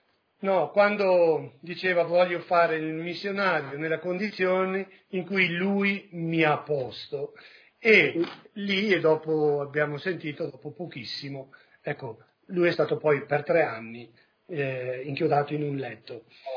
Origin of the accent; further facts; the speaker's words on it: Veneto, Italy; io sono veneto